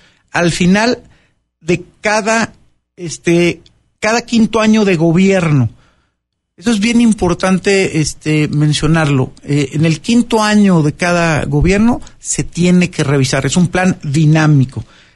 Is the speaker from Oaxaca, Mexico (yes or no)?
no; Querétaro, Mexico; La verdad, soy queretano, amo a mi ciudad, a mi estado, y la verdad me ha dado tanto. Mis hijos están aquí en Querétaro